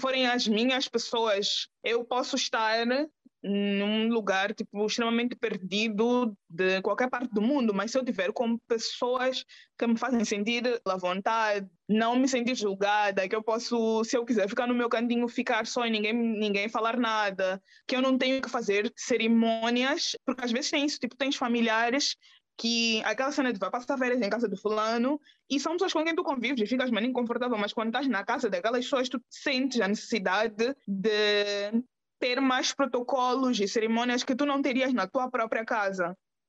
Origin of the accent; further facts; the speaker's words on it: Quelimane, Zambezia, Mozambique; Eu sou moçambicana, sou natural da cidade que mais produz artistas neste país